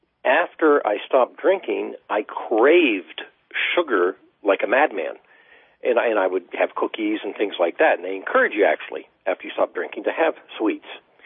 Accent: Ohio, United States; including my home state of Ohio

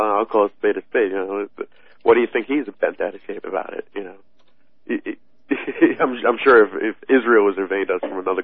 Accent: Ireland; Well, I'm an Irishman.

